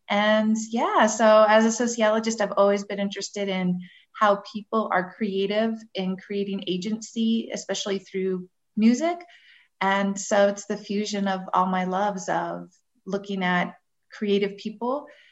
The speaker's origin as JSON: {"language": "English", "town": "Las Cruces", "region": "New Mexico", "country": "United States", "said": "Well, one, I was born in Cruces, so I'm not from too far away."}